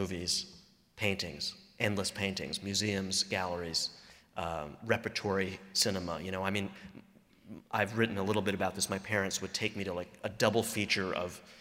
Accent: New York, United States; You have to know that growing up in New York, and any of you who are from New York will know immediately what I'm talking about

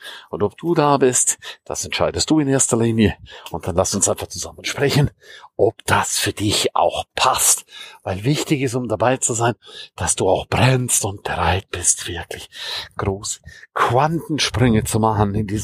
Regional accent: St. Moritz, Graubünden, Switzerland; Ich freue mich riesig, riesig darauf, mit dir coole, geile Momente in meiner Heimat St. Moritz zu erleben.

